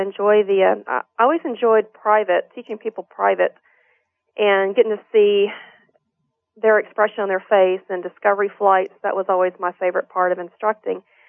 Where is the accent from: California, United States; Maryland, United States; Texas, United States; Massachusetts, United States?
Texas, United States; And another big deciding factor was all my family lives in Texas. I'm originally from Texas